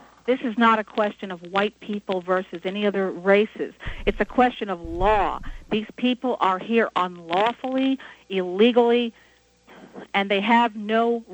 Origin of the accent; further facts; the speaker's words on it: United States; I don't speak Spanish. I'm an American.